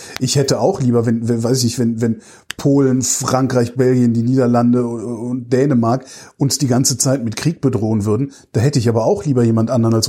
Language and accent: German; Palestine; Also ich bin Palästinenser, es ist nicht meine Schuld, dass ihr die da hingesetzt habt.